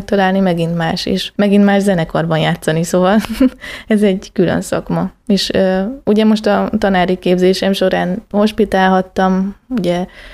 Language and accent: Hungarian; Great Hungarian Plain, Hungary; Szóval nekem tetszik az Alföld, és szeretem. Alföldi lány vagyok.